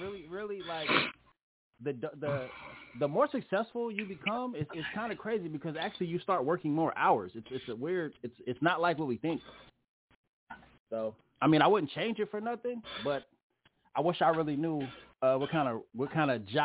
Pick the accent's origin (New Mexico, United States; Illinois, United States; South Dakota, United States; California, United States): California, United States; San Jose; But I grew up in San Jose. I grew up in the Bay Area.